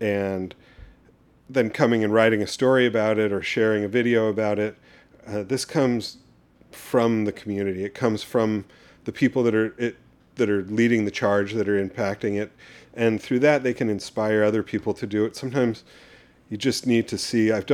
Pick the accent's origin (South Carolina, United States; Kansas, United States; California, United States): California, United States; And we grew up in the Bay Area where the water's cold and not like super inviting.